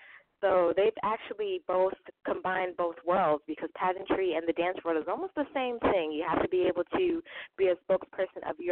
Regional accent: New Jersey, United States; I'm from New Jersey, though.

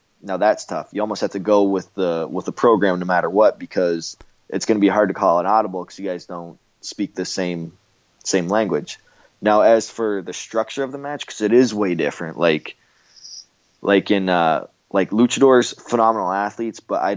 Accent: Canada; now in United States; me being Canadian, having a Canadian flag, they don't say, go back to your country where you came from.

